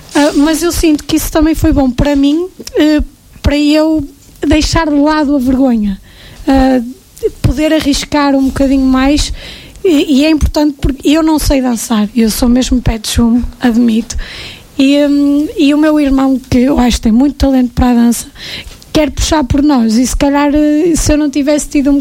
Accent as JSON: {"language": "Portuguese", "town": "Nogueira da Regedoura", "region": "Aveiro", "country": "Portugal", "said": "Eu venho de Nogueira da Restoura"}